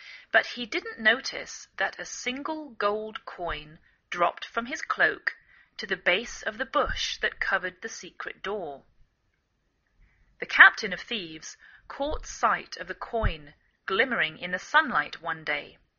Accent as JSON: {"language": "English", "region": "England", "country": "United Kingdom", "lives_now": "United States"}